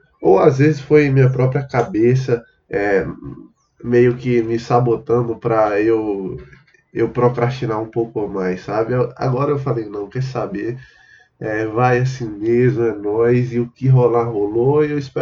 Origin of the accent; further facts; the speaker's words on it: Bahia, Brazil; porque eu sou baiano, tá ligado?